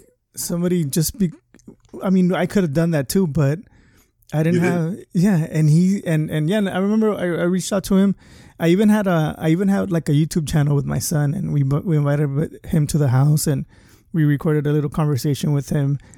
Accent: Calexico, California, United States; I felt like I was from Calexico, but I kind of wasn't, because you know, we felt excluded from some of the things that would happen here in Calexico.

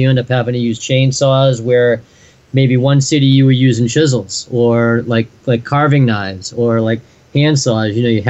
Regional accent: New England, United States; I looked over at my wife, and we're from New England

